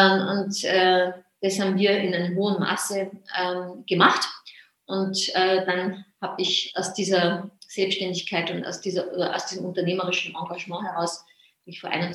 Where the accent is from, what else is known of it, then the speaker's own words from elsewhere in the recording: Austria; Ich bin, wie man vielleicht an meiner Sprache noch hört, ursprünglich Österreicherin. Ich komme aus dem Salzkammergut und bin reingeboren in so ein typisches österreichisches Mini-Familienhotelchen.